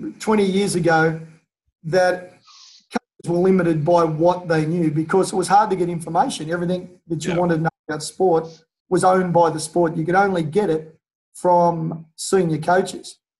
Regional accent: Australia; I'm an Australian and I live on the east coast of Australia

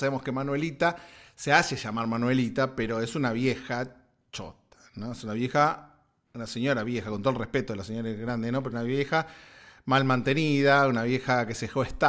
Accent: Argentina; cantamos todos los que somos argentinos y en general mucho de Latinoamérica

